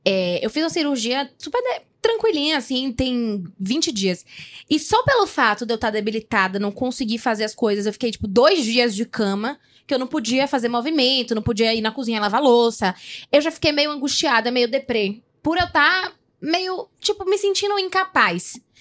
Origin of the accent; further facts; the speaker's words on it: Salvador, Bahia, Brazil; Eu sou de Salvador, né?